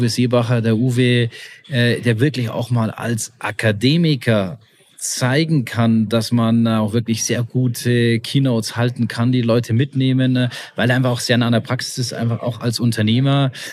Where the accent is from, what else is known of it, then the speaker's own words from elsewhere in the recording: Bavaria, Germany; Das wir als, oder ich als Bayer verstehe ihn ganz gut.